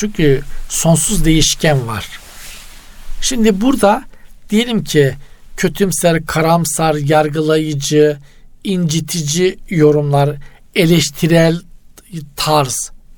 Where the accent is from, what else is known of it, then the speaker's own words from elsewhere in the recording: Eastern Black Sea, Turkey; Mesela bizim Doğu Karadeniz'de insan ilişkileri şeydir.